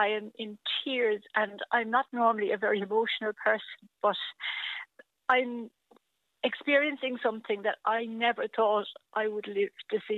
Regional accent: Cork, Munster, Ireland; born there; I was born in Cork

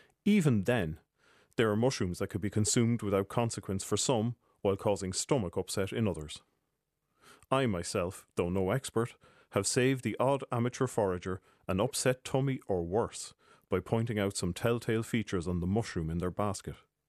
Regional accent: County Offaly, Ireland; My own relationship with fungi began when I was a child, growing up in Offaly, when my siblings and I would forage for field mushrooms.

